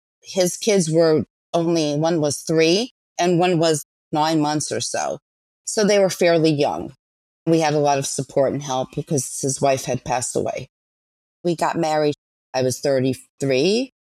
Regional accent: Queens, New York, United States; I grew up in Queens with my parents and my brother, who unfortunately passed away at 25. So I'm technically an only child. We grew up in Bayside.

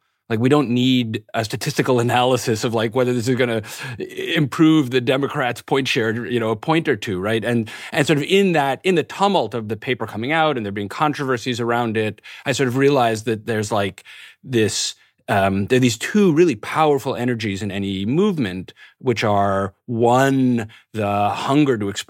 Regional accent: New York, United States; I grew up in New York in a moment when it was, the dominant political question was, how do we have more law and order and tough on crime?

